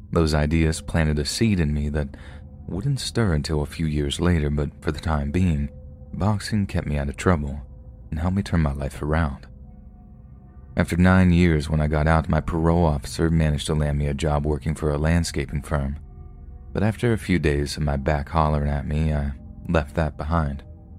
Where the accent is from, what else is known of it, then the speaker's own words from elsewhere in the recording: Los Angeles, California, United States; I grew up on Vermont Avenue in South Central Los Angeles, which for those of you that don't know, is the territory of the 8 Tray Gangsta Crips.